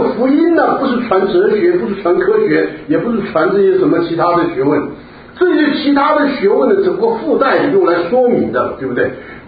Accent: China; 像我们中国人，有的人也很注重所谓的家谱啊

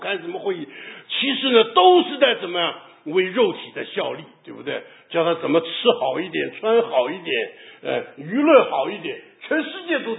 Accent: China; 那全世界没一个国家能赶得上我们中国人这么厉害的

